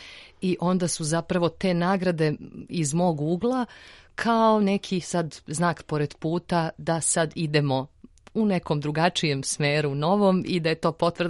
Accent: Bosnia & Herzegovina; born there; Moje nasleđe jeste bosansko. Ja sam rođena u Bosni i ja sam milje, razne milje gledala, uz njih odrastala, pamtila.

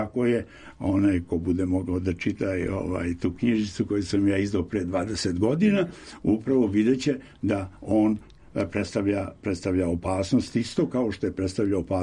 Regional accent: Frkašić, Lika-Senj County, Croatia; Ja sam iz Like. Iz blizine Korenice, selo Frkašić.

